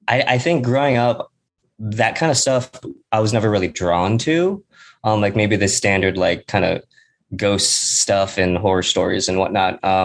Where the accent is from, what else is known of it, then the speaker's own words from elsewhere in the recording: Michigan, United States; also born or lived in South Korea; Michigan, South Korea, if we're going way back, but Michigan. I grew up in Michigan.